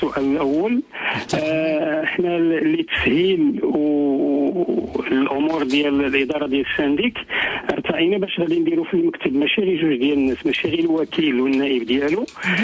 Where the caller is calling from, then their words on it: Germany; من المانيا.